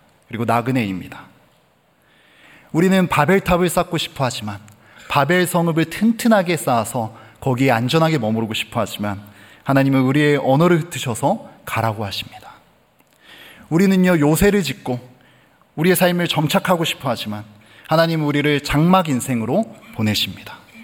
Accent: Pyeongtaek, Gyeonggi Province, South Korea; also born or lived in Ansan; 저는 이제 고향이 평택인데요. 정확히는 송탄입니다. 거기서 초등학교 4학년 때까지 다니다가 안산으로 제가 전학을 가게 됐습니다.

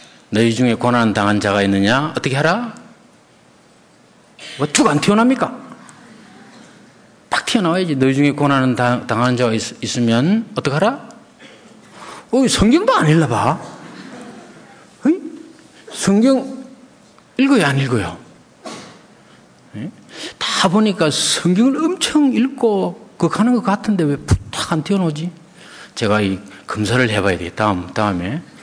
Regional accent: Gyeongsang, South Korea; accent: Gyeongsang; 제가 그 경상도 출신이라서 이 사투리를 자꾸 하는데

